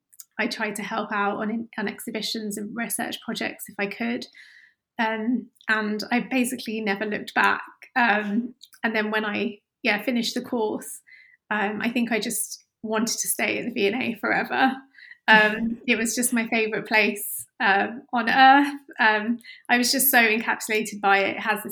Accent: Luton, East of England, United Kingdom; I grew up in Luton, which is a town just outside London.

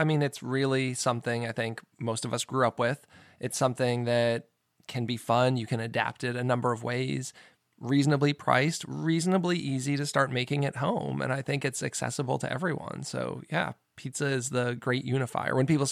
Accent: Massachusetts, United States; I grew up exclusively with Greek pizza. I grew up in Massachusetts, and I didn't know, I had never had any pizza other than that until like I went away to college.

